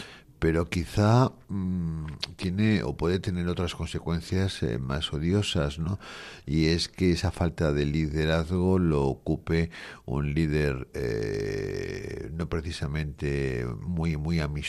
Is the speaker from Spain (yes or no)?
yes; Spain; una cuestión que a mí me preocupa como ciudadano español